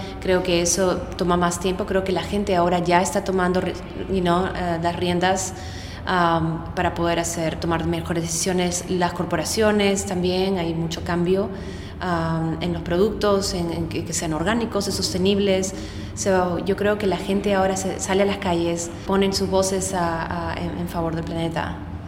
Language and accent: Spanish; Peru; born there; Nací en Perú, en una ciudad, en un país con una biodiversidad increíble. Nací con los océanos al frente y las montañas y los ríos.